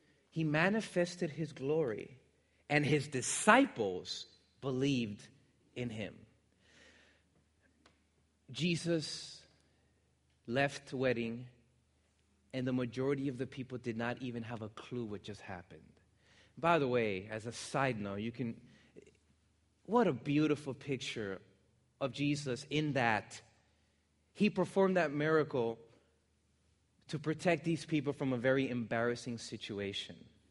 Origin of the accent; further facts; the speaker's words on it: Miami, Florida, United States; I'm from Miami, Florida. It was miserable.